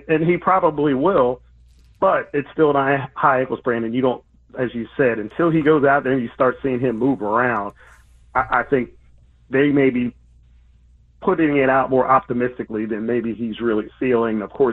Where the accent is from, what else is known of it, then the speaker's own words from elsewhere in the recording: Philadelphia, Pennsylvania, United States; And I'm from Philly, originally from Philly.